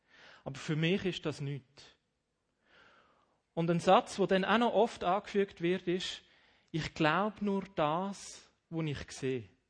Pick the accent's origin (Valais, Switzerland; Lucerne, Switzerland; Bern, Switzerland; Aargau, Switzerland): Aargau, Switzerland; Rheinfelden; Aufgewachsen bin ich aber in der Nordwestschweiz, genauer gesagt in Rheinfelden. Das ist ja von daher gesehen, es ist noch Kanton Aargau, aber eigentlich schon Basel.